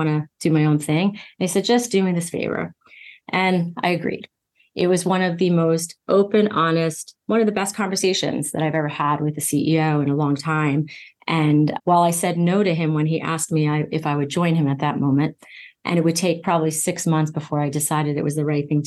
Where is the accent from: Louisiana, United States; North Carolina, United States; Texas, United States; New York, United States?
New York, United States; Bellmore; I grew up in Long Island, New York, in Belmore, actually.